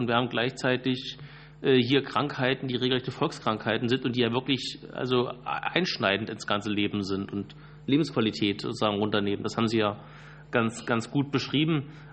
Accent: Brandenburg, Germany; Und dann komme ich auch noch aus Brandenburg, also Eichenprozessionsspinne habe ich direkt vor der Haustür

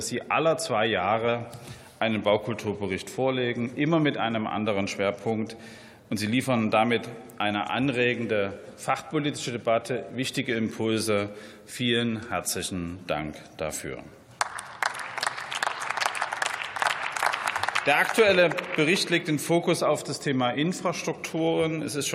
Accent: Dresden, Saxony, Germany; Anfang dieses Jahres gehe ich in meiner Heimatstadt Dresden zu einer Veranstaltung.

